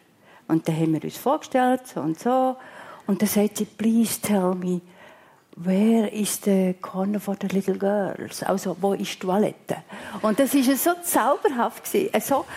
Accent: Switzerland; Und das haben wir als Schweizer nicht unbedingt im Blut, der Dienstleister.

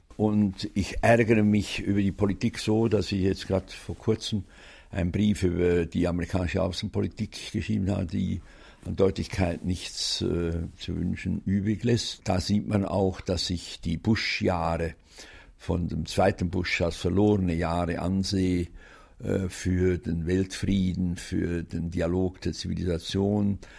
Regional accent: Switzerland; Und als Schweizer Bürger habe ich immer gesagt

